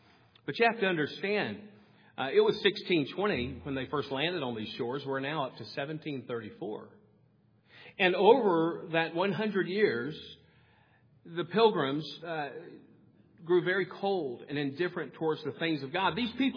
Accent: Georgia, United States; he landed in a small port town just 2.5 hours southeast of my hometown, a place called Savannah, Georgia.

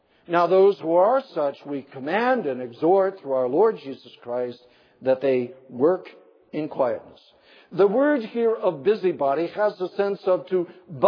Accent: Nebraska, United States; There was a lady in my hometown back in Nebraska who could not stand secrets.

